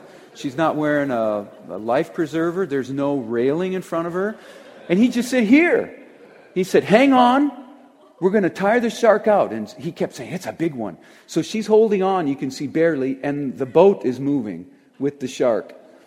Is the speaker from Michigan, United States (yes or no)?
yes; Michigan, United States; And I'm from Michigan. We don't catch anything but these little things they call like crappie and sunfish